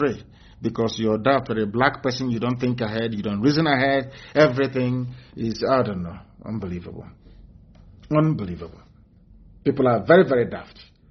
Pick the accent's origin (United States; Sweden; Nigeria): Nigeria; Being a Nigerian means you cannot breathe, you cannot think, you are not yourself.